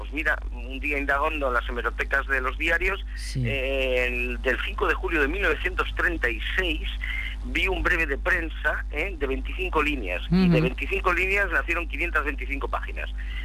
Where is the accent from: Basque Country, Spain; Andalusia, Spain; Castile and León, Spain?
Castile and León, Spain; León; en mi tierra, en León